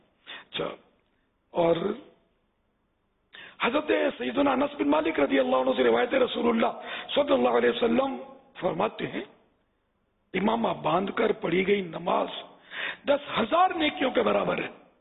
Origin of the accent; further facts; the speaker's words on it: Karachi, Sindh, Pakistan; born there; میری تو پوری دنیا میں صرف کراچی کا نہیں ہوں، لیکن اس وقت تو کراچی میں ہوں نا، پیدائش میری کراچی کی.